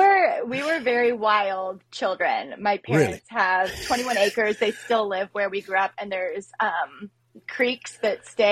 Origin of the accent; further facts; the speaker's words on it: Beggs, Oklahoma, United States; So I'm from Beggs, which is a little further south, but only by probably 20, 25 minutes. So okay. I've kind of been local to this area my whole life.